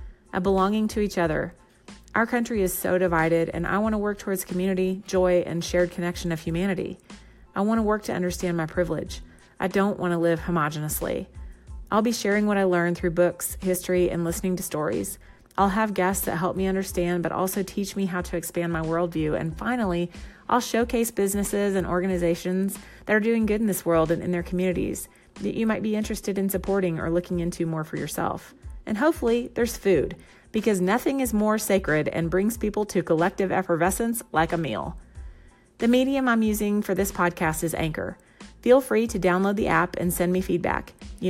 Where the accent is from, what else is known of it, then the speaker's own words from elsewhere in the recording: Midwest, United States; I'm originally from the Central Midwest, and my family has roots in Tennessee. That means I was brought up in the Bible Belt